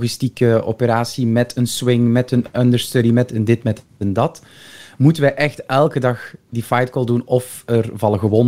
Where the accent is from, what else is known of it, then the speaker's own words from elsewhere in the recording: Antwerp, Flanders, Belgium; En ik kom uit Antwerpen en ik rij naar de voorstelling.